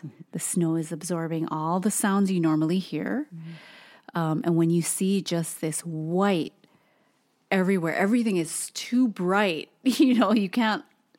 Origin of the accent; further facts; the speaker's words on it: Hawaii, United States; I mean, you know, being born and raised in Hawaii, everything is about food.